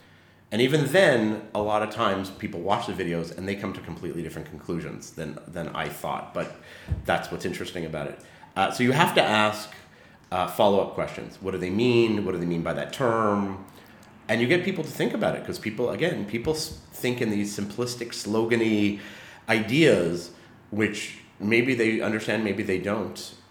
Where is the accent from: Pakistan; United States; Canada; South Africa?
Canada; moved away as an adult; I'm a Canadian who lives here.